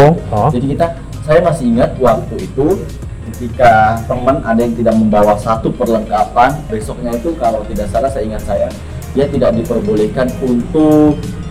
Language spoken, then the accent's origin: Indonesian; North Kalimantan, Indonesia; berasal saya dari Kalimantan Utara. Tepatnya saya kuliah di Universitas Sarjana Wiata Taman Siswa.